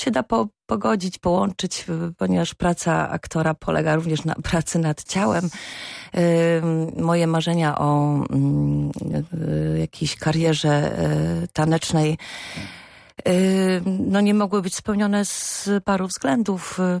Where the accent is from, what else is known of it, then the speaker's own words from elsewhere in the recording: Grudziądz, Kuyavian-Pomeranian Voivodeship, Poland; Domu Kultury w Grudziądzu, skąd pochodzę.